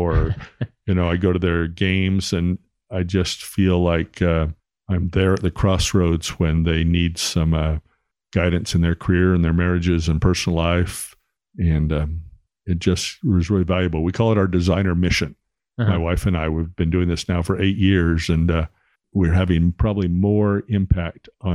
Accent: Utah, United States; I grew up in Utah, lived in 7 different states, and Switzerland and France on a mission.

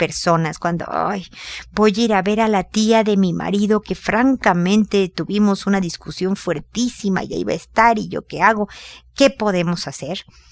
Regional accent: Mexico; now in Chile; Soy mexicana, vivo en Chile

